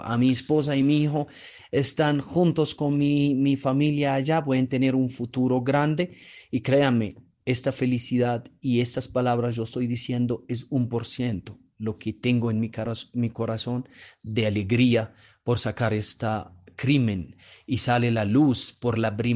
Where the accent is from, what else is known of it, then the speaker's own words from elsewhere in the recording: Syria; Spanish is a second language; moved away as an adult; Yo creo que en Siria va a tener la luz, porque allá voy a tener mucho apoyo del gobierno